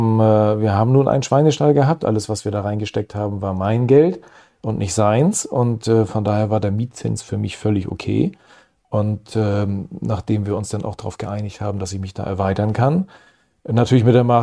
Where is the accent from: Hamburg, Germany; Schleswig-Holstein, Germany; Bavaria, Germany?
Schleswig-Holstein, Germany; Preetz; Nun komme ich vom Dorf aus Scharsdorf, Schallhorn und Preetz, mich kennt hier jeder.